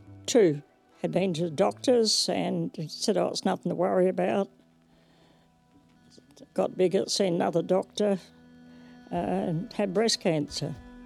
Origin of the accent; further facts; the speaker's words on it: Greenbushes, Western Australia, Australia; born there; moved away, and I was born in Greenbushes, so I'm not far from where we all started out.